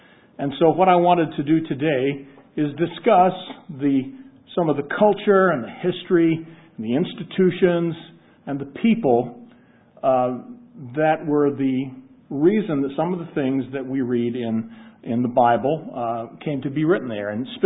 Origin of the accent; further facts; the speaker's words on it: Maryland, United States; this is Harrisburg, Pennsylvania, and I'm from Maryland.